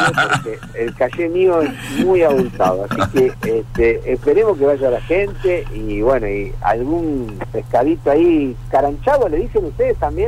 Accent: Buenos Aires, Argentina; soy un tipo de barrio, así que aunque soy porteño, no ejerzo, no tengo problema.

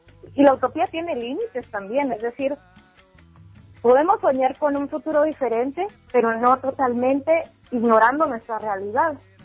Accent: Guatemala; todos somos guatemaltecos, sí, sí, todos somos guatemaltecos, pero hay diferentes pueblos dentro de este país, somos ricos en cultura, somos ricos en formas de vida

